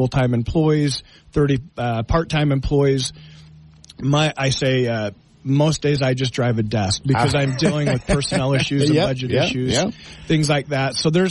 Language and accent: English; Green Valley, Arizona, United States; also born or lived in Mesa; I was born in Mesa, Arizona, but I went to preschool here.